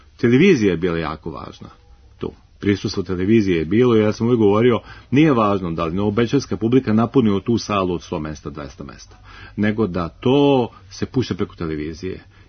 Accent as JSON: {"language": "Serbian", "region": "Belgrade", "country": "Serbia", "said": "Jer meni je falio kao Beograđaninu."}